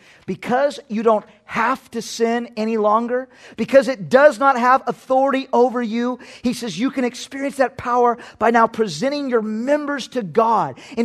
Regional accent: Texas, United States; Now listen, I know I'm from Texas.

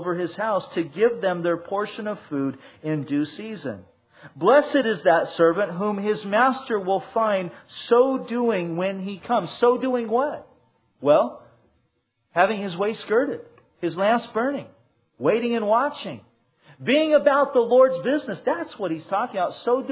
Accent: Santa Ana, California, United States; When I was younger, growing up in Santa Ana, there with my mom and dad

